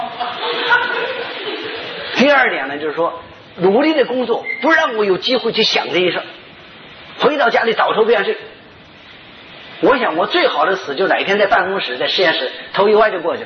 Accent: China; 我们中国人说人生，我们比较积极啊

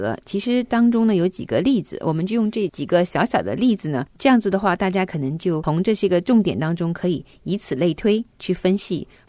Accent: China; 但是回想我特别是教养男孩的时候啊，因为我们中国人都希望男孩是要有能力的嘛。

